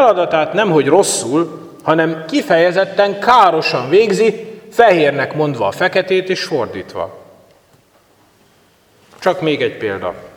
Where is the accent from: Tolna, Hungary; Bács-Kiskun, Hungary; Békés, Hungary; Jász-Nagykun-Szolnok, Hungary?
Békés, Hungary; de például ahol én felnőttem, Békés megyében, ott mesélték az idősebb kollégák